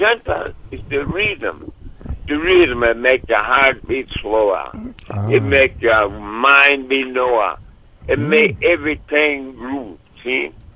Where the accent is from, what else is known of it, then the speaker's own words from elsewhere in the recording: San Francisco, California, United States; born there; Yeah, I'm white. I was born in San Francisco.